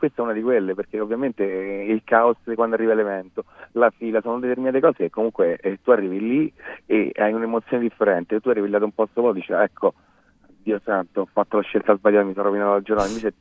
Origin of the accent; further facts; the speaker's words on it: Rome, Lazio, Italy; born there; da anni che lavoro a Ibiza, comunque sono nato a Roma